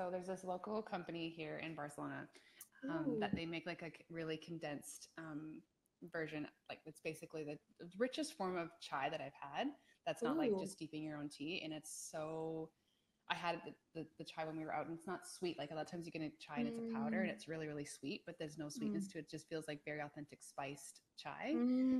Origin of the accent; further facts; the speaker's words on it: Canada; And being Canadian, like I like to be in areas that aren't cold typically for the winter.